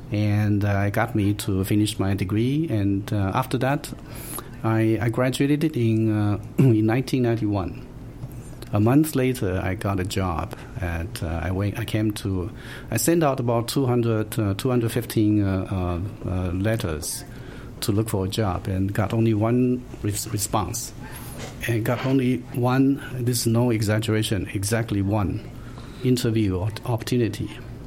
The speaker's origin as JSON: {"language": "English", "country": "Taiwan", "tie": "born or raised there", "lives_now": "United States", "said": "I was born and raised in Taiwan. Okay, I guess I don't mind whether people know how old I am. I was born in 19... I wish it's 88, but it's 58. I was born in 1958"}